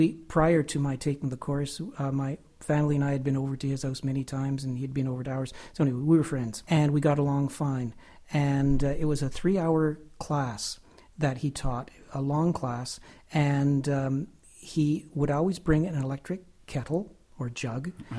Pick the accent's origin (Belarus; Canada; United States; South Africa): Canada; we're all Canadian